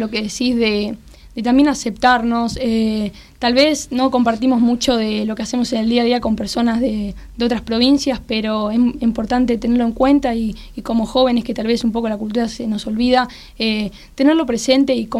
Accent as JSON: {"language": "Spanish", "country": "Argentina", "said": "pero obviamente todos somos argentinos y compartimos algo en común"}